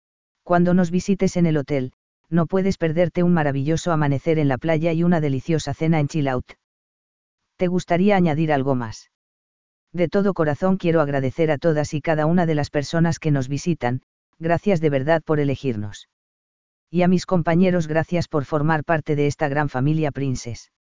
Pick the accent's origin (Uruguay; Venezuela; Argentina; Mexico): Mexico; Puebla; Soy originaria de la ciudad de Puebla.